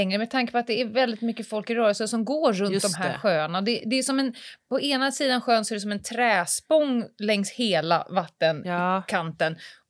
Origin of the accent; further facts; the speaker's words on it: Stockholm, Stockholm County, Sweden; now in Nacka, Sweden; Jag flyttade för 3 år sedan från Södermalm där jag har spenderat mitt liv.